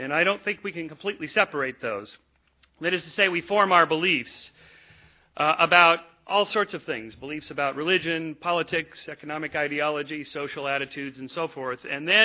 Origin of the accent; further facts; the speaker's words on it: California, United States; accent: California; And I've learned two things since I came here from America.